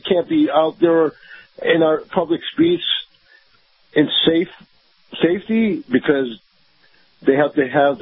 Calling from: Tampa, Florida, United States; Good morning, Kyle. … from Tampa.

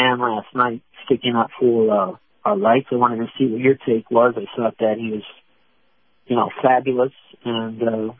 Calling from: Sarasota, Florida, United States; I'm calling from Sarasota, Florida.

